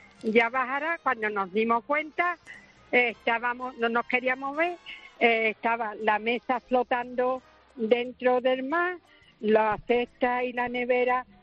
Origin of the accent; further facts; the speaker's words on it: Jerez, Andalusia, Spain; La provincia aquí de Cádiz, nosotros somos de Jerez.